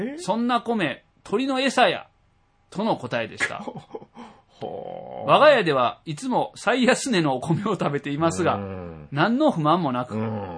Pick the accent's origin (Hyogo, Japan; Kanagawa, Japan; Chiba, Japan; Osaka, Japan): Osaka, Japan; 私もこの愛禅堂の近くの生まれ育ちで